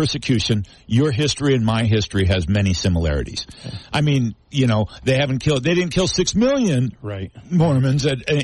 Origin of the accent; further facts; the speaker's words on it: Utah, United States; And when we travel and we say we're from Utah, oh, how many wives do you have?